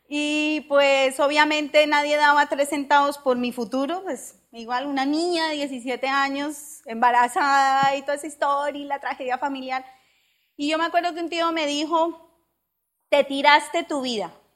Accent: Bogotá, Colombia; vengo de una familia muy humilde en Colombia, nací en Bogotá, y huérfana de papá, nunca viví con mi mami, me crié con mis abuelas

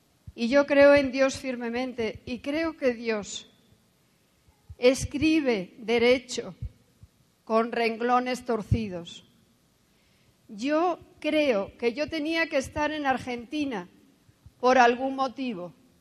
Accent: Asturias, Spain; born there; yo nací en España, en Asturias. Soy hija única, hija de un militar y una ama de casa.

